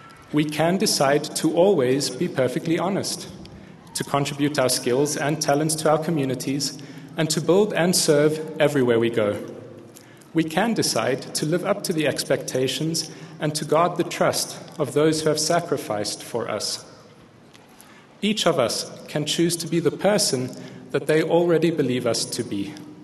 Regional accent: South Africa; As a young man growing up in South Africa, I was blessed with a beautiful vegetable garden.

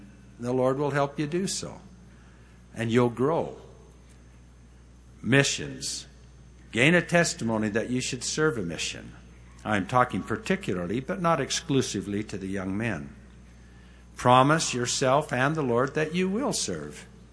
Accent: Idaho, United States; Since Jean was from California and I was from Idaho, how grateful do you think we are for BYU?

